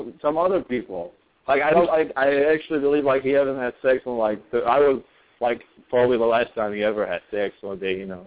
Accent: Baghdad, Baghdad Governorate, Iraq; I mean, you know, I came from Baghdad, so I guess that's a normal thing to do.

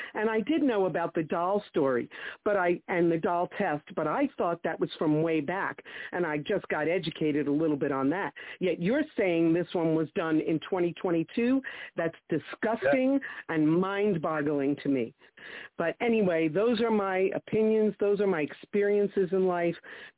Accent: Brooklyn, New York, United States; I grew up in Brooklyn.

